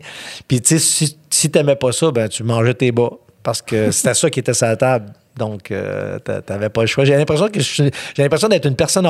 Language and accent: French; Saint-Pierre-Baptiste, Quebec, Canada; Je suis né en 1962 dans ce petit village qui s'appelle Saint-Pierre-Baptiste où il y avait 40 maisons quand j'étais jeune et où il y a encore 40 maisons aujourd'hui.